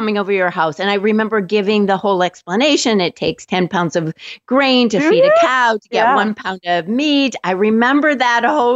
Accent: Minneapolis, Minnesota, United States; she also grew up in my hometown, Minneapolis, Minnesota.

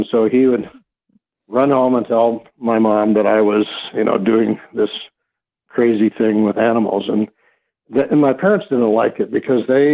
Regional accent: Rapid City, South Dakota, United States; I was growing up in Western South Dakota in Rapid City

